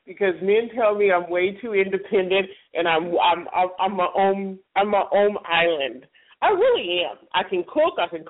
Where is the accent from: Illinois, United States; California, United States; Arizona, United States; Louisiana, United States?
California, United States; Now I am from Cali, so I will pick LA.